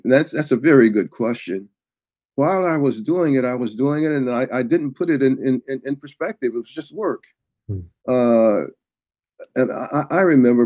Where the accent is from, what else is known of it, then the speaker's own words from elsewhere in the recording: East Chicago, Indiana, United States; Growing up in East Chicago, Indiana, starting my professional career in Detroit.